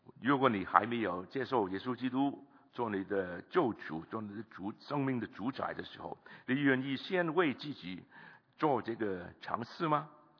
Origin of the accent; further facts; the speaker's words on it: China; 我们中国人的抽烟还有这个喝酒成为我们的文化的一部分